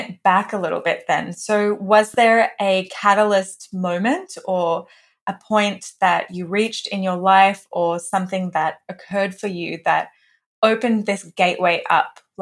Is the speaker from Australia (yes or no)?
yes; Australia; now in Canada; being an Australian living in Canada.